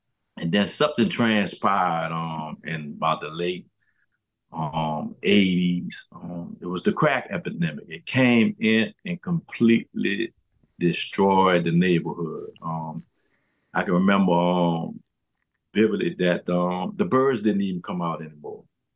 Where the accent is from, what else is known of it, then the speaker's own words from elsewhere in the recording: New Orleans, Louisiana, United States; Well, I come from New Orleans, Louisiana. Grew up in a very, very poverty-stricken area.